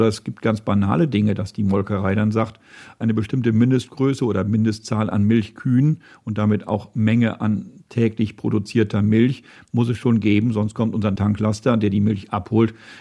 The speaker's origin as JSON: {"language": "German", "region": "Lower Saxony", "country": "Germany", "tie": "born or raised there", "said": "denn ich erlebe das ganz persönlich in meiner Heimat, im Emsland."}